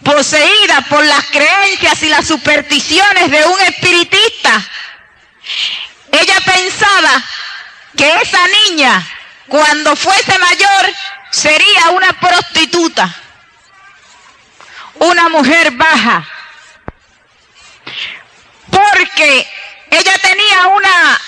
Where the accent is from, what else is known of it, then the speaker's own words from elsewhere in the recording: San Sebastián, Puerto Rico; yo soy puertorriqueña, nací en el pueblo de San Sebastián. Mis padres en ese entonces eran espiritistas